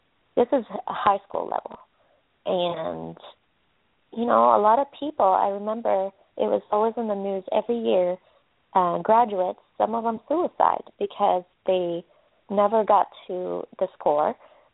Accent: Jordan; moved away; And I grew up in Jordan, and my family is Muslim.

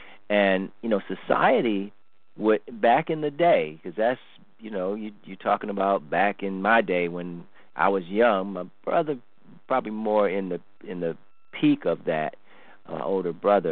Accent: Cleveland, Ohio, United States; I'm from Ohio, Cleveland, born and raised.

